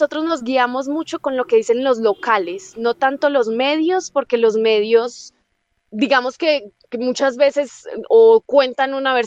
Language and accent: Spanish; Colombia; moved away; cuando salí de Colombia